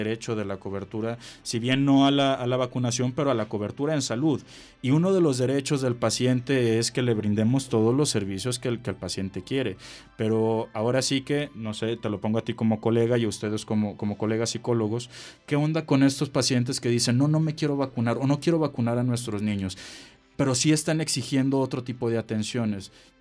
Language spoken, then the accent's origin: Spanish; Mexico